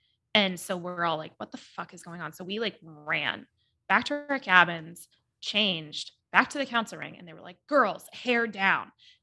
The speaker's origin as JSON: {"language": "English", "town": "Denver", "region": "Colorado", "country": "United States", "said": "So, I'm from Denver, and I went to a summer camp up in the mountains"}